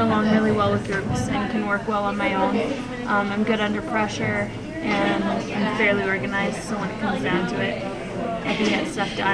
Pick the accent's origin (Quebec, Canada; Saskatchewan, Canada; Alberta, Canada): Alberta, Canada; Calgary; now in Edmonton, Canada; I grew up in Calgary for most of my life and came up here specifically for school.